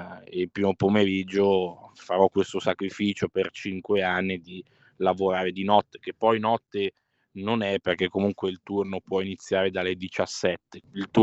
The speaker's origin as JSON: {"language": "Italian", "town": "Rho", "region": "Lombardy", "country": "Italy", "said": "Sì, io abito a Rho, quindi precisamente sono di Rho, ma comunque sì, lavoro a Milano."}